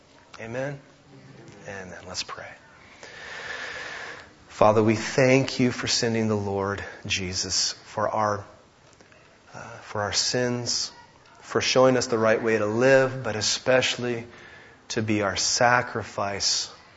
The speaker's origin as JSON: {"language": "English", "region": "Oregon", "country": "United States", "said": "Friends, Roseburg, Oregon. I'm from Oregon."}